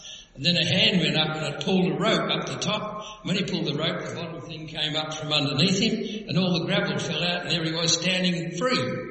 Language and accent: English; Broken Hill, New South Wales, Australia; also born or lived in Melbourne; my wife and I grew up in Broken Hill. And then we moved, after we were married, we moved down here